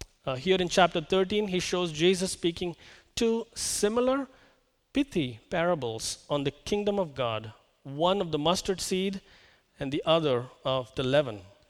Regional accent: India; You know, I'm from India, to a land of millions, like India

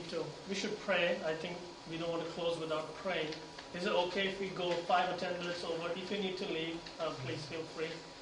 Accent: India; as much as I am willing to embrace I'm Indian, I learned more about India

